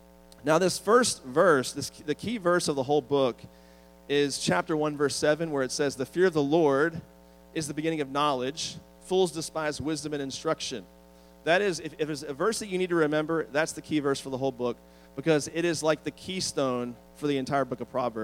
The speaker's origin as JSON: {"language": "English", "town": "Washington", "region": "District of Columbia", "country": "United States", "said": "I'm from the Washington, D.C. area. And so when I was a kid, one of the highlights for me was I loved going and visiting the city when I was a kid"}